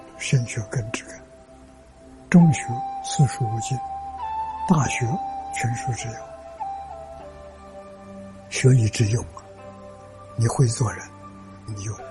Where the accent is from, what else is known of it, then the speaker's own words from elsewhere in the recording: China; 你要乐一生，我们中国人。